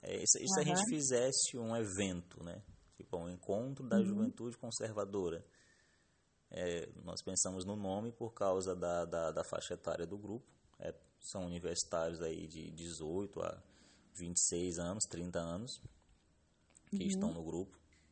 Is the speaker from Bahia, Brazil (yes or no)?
no; Maranhão, Brazil; Eu morava na Casa dos Estudantes da UFMA. Eu sou maranhense do interior, né? Eu vim do interior do Maranhão. Para fazer faculdade